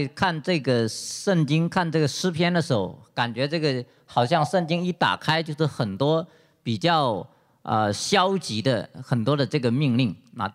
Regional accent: China; 而且我们中国人还很特别就把这个福字倒过来写

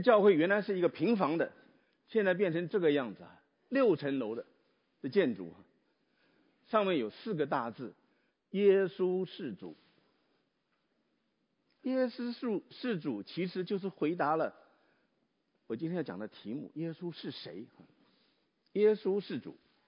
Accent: Taipei, Taiwan; 我小的时候我在台北长大

